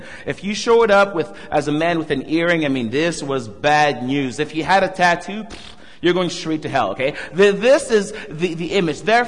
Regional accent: Montreal, Quebec, Canada; also born or lived in Saskatchewan, Canada; I was born and raised in Montreal, and my parents are from Haiti in the Caribbean. I went to school at West in Saskatchewan

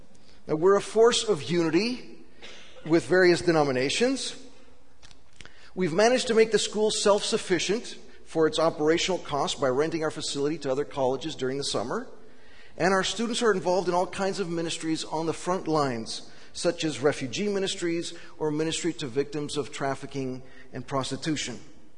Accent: Greece; my parents arrived in Greece as missionaries with me in 1966. I grew up in Greece and went to Greek schools, and I'm fluent in the language.

